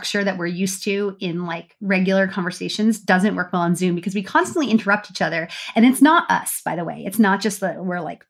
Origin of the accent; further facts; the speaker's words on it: United States; now in Canada; We all live in Canada, but we're American.